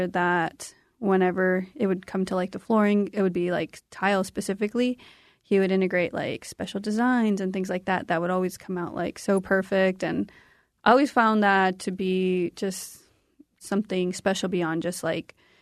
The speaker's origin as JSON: {"language": "English", "town": "Phoenix", "region": "Arizona", "country": "United States", "tie": "born or raised there", "said": "So, yeah, going between growing up in Phoenix to Benghamo and even to Guadalupe for our cultural ceremonies are kind of like the three main environments I remember interacting with as I grew up."}